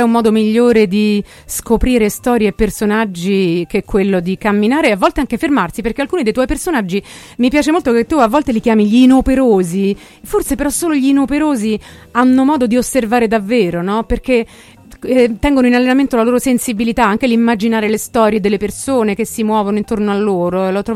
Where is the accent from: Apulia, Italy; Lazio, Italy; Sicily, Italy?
Lazio, Italy; Rome; Quindi noi romani forse siamo più interpreti che autori della nostra città, ci stiamo troppo dentro, secondo te?